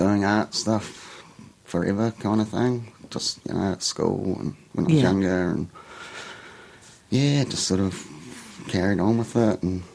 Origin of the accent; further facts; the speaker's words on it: Tinui, Wellington, New Zealand; Yeah, good. 10 years in Tinui to start with.